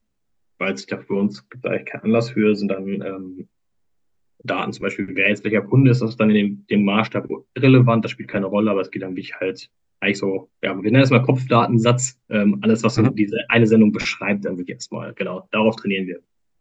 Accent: Paderborn, North Rhine-Westphalia, Germany; born there; 30 Jahre alt, einer der beiden Co-Founder von CargoCast. Bin gebürtiger Paderborner, also da, wo jetzt CargoCast auch sitzt.

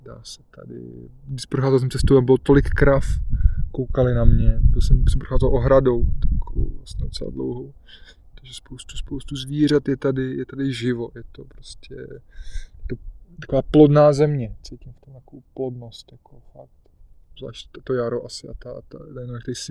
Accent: Prague, Czechia; Radoval se, že jsem z Prahy.

